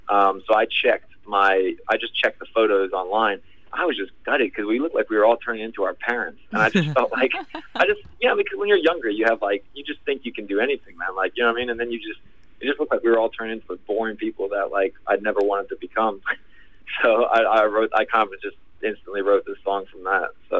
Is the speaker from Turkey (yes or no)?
no; San Diego, California, United States; I hope no one in San Diego, I'm from San Diego, I hope no one hears this